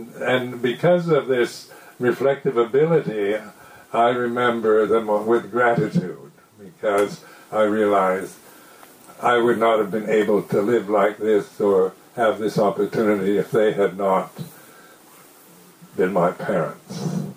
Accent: Seattle, Washington, United States; And I was born in Seattle. It was a hometown, and we lived in a nice parkland area.

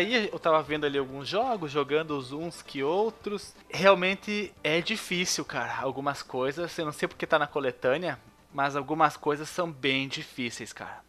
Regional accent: Bento Gonçalves, Rio Grande do Sul, Brazil; lá na minha cidade, Bento Gonçalves, Rio Grande do Sul

